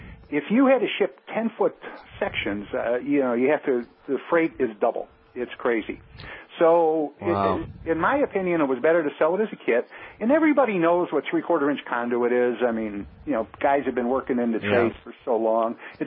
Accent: Chicago, Illinois, United States; I happened to mention to him that I was from Chicago

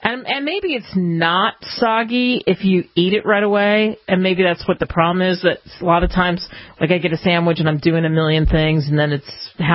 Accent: New Jersey, United States; because I grew up in New Jersey. The best tomatoes are in New Jersey.

